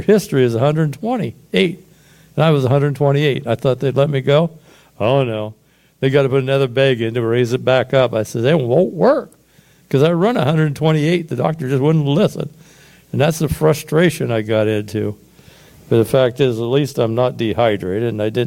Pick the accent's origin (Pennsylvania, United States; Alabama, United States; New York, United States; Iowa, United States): Iowa, United States; Oskaloosa; I grew up in Oskaloosa, Iowa. I went to Central Reformed Church.